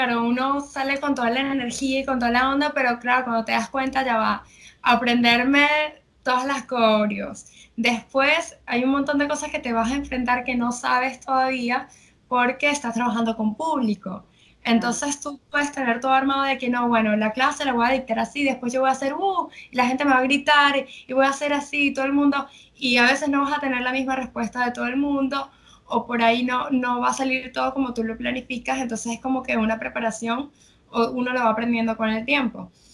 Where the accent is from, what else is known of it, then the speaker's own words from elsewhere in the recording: Venezuela; now in Argentina; yo no soy de acá, de Argentina, soy de Venezuela, y por ahí conectarme con la cumbia que escuchan acá para mí es más complicado